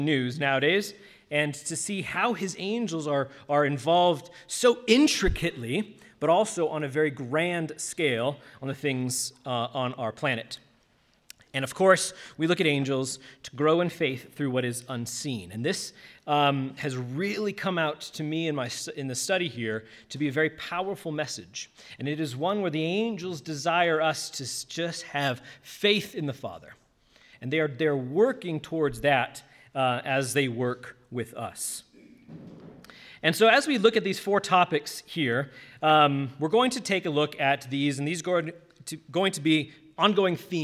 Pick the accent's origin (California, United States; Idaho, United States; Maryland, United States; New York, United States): California, United States; This is my family here. We are from Southern California. We attend an ecclesia out there.